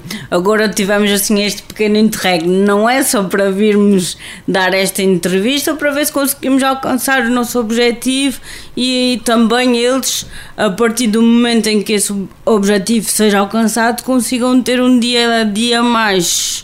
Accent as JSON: {"language": "Portuguese", "region": "Azores", "country": "Portugal", "tie": "born there", "said": "Nasci no Faial, prematura."}